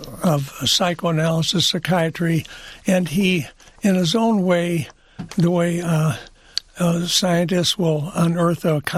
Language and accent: English; Highland Park, Michigan, United States; We grew up together in Highland Park.